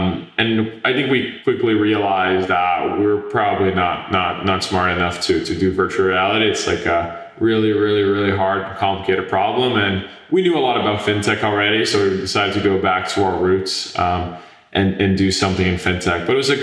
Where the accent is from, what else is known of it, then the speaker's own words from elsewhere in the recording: Brazil; English is a second language; moved away as an adult; now in United States; So I'm originally born and raised in Brazil. So before coming to the US, I actually started a payments company out of high school in Brazil